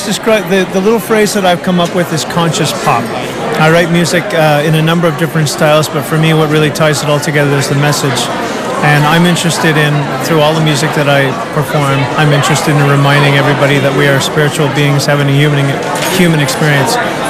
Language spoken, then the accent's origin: English; Vancouver, British Columbia, Canada; I'm from Vancouver, Canada.